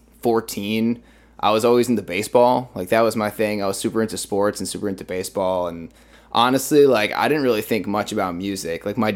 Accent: Albany, New York, United States; I'm from Albany, New York, man. Born and raised, capital of New York State.

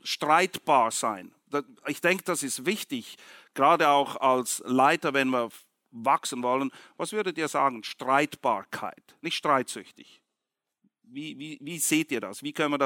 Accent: Southern United States, United States; Ich bin ja im Süden der USA aufgewachsen und hatte, naja, meine Art und Weise, Dinge auszusprechen.

